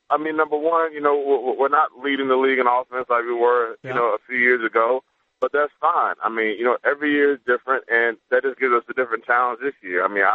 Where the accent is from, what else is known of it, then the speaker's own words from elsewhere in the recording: the South, United States; So, I am from the South, like you said, but, you know, after 5 years being here, you know, I've gotten used to what it is up here